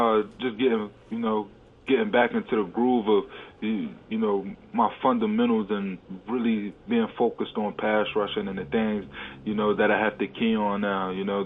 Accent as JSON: {"language": "English", "town": "Philadelphia", "region": "Pennsylvania", "country": "United States", "said": "but you know, I'm from Philly. Philly will always be home."}